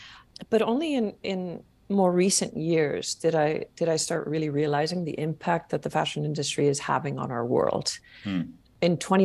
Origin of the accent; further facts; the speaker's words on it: Iceland; English is a second language; But in the last years, I've also been spending more and more time in my home country and really reconnecting with the nature there.